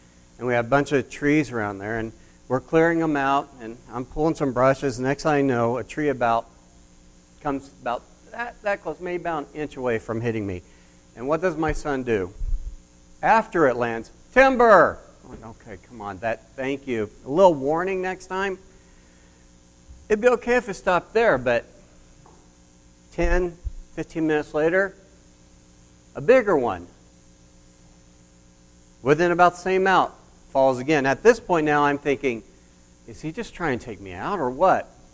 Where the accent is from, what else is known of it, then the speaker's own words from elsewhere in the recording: Oklahoma, United States; Now, growing up in Oklahoma, we had a lot of different sayings that we used to say in here.